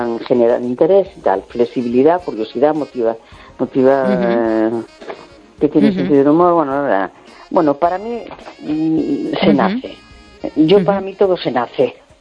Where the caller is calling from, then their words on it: A Coruña, Galicia, Spain; de La Coruña.